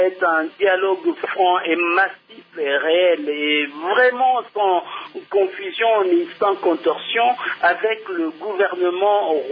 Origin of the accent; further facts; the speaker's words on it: DR Congo; Pour nous autres Congolais.